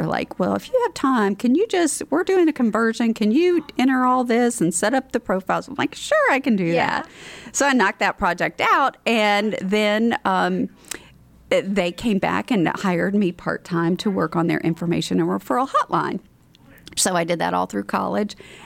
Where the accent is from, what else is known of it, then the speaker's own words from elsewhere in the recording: North Carolina, United States; also born or lived in Spain; I was born in Spain, so but Eastern North Carolina.